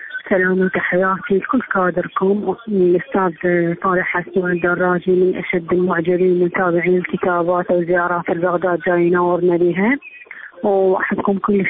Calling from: Baghdad, Baghdad Governorate, Iraq; من بغداد، اتصلت فيكم أكثر مرة

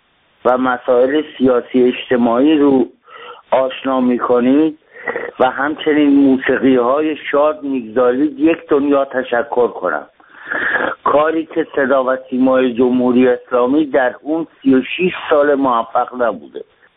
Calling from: Tehran, Tehran Province, Iran; خواستم به عنوان یک ایرانی و به عنوان یک انسان

